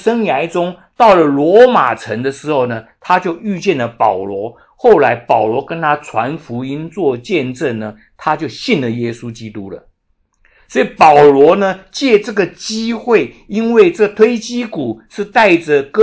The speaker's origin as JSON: {"language": "Chinese", "country": "China", "said": "我们中国人有的时候很含蓄"}